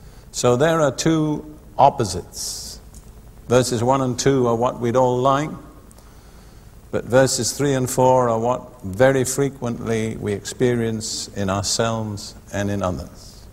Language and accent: English; United Kingdom; I grew up in Britain between the two world wars.